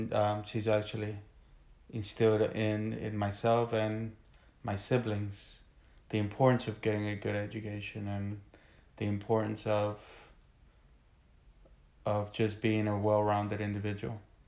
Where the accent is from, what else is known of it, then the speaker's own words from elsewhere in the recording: Honduras; English is a second language; now in United States; So we were living in Honduras at the time.